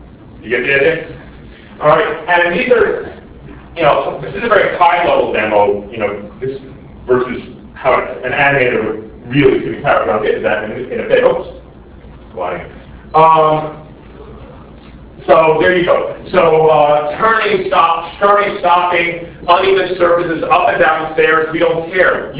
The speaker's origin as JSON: {"language": "English", "region": "New York", "country": "United States", "moved": "yes", "lives_now": "Germany", "said": "I'm from New York. I moved to Germany"}